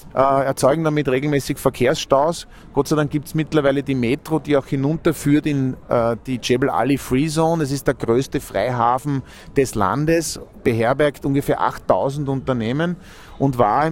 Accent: Austria; Und wir stecken als Österreicher da mittendrin.

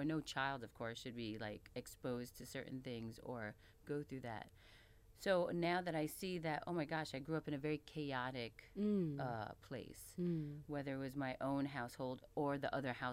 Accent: Queens, New York, United States; I grew up in Queens, though, in the projects.

